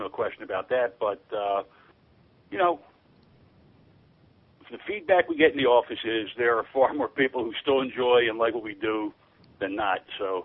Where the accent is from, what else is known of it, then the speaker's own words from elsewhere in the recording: Philadelphia, Pennsylvania, United States; And growing up in South Philadelphia, literally within walking distance of the old Spectrum and later on the ECW Arena, I was able to attend cards each month.